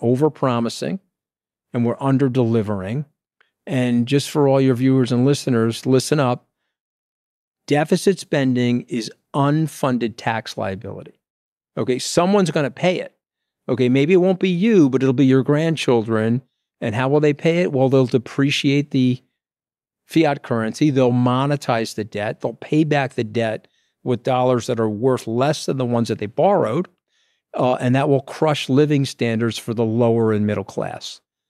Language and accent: English; United States; I'm speaking in an American-centric way because I'm an American.